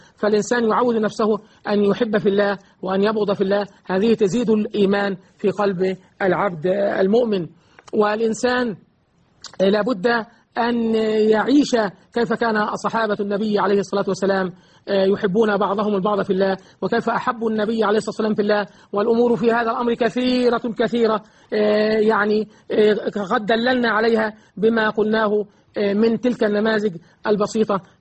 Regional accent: Egypt; اللهم اجعل بلدنا مصر

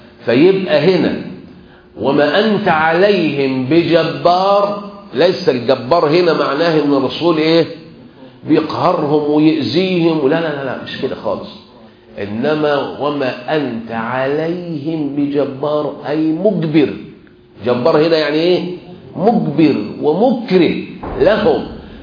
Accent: Egypt; احنا عندنا بقى كمصريين

